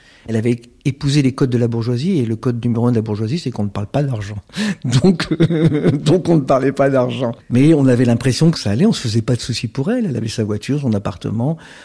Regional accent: Auvergne-Rhône-Alpes, France; now in Montreuil, France; J'habite à Montreuil et je suis originaire de l'Ardèche. Je suis vraiment 100% ardéchois. Mes deux parents étaient ardéchois, mes quatre grands-parents, mes huit arrière-grands-parents. Voilà, je suis un ardéchois pur cru, d'une famille très modeste.

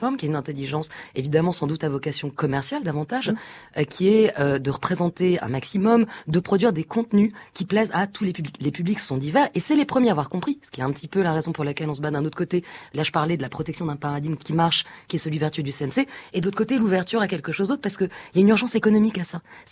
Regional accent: France; je suis française.

